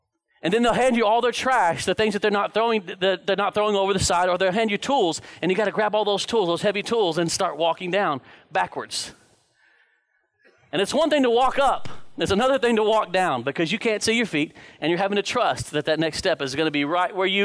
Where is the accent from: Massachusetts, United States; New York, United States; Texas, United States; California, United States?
Texas, United States; Dallas; I mean, I came from the Dallas area, and there's nothing worse than 5 o'clock Friday afternoon traffic.